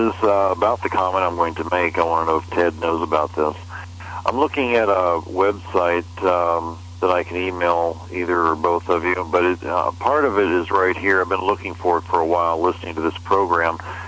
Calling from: Phoenix, Arizona, United States; Hi, guys. … I'm calling from Phoenix.

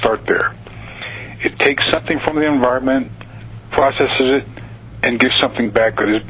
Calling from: Wyoming, United States; from Wyoming.

